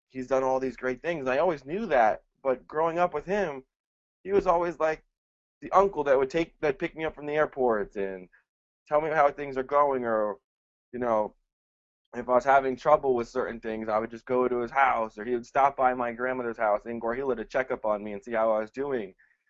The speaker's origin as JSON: {"language": "English", "country": "United States", "tie": "born or raised there", "said": "I grew up in the States as an only child."}